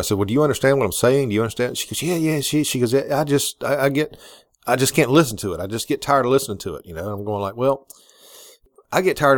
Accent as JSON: {"language": "English", "country": "United States", "said": "I'm an American citizen, and I'm concerned about what's going on with my country."}